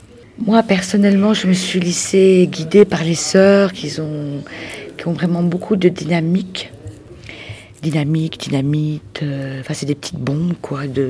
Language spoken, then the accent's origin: French; Lyon, Auvergne-Rhône-Alpes, France; Moi, je viens de Lyon, donc j'ai fait un petit chemin pour venir dans cette maison de vie